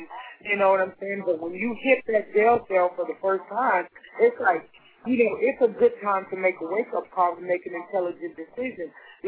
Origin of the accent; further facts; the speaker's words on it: New Mexico, United States; Because when I grew up in New Mexico, there was a lot of white people, but I lived on the south side, so there was quite a few African Americans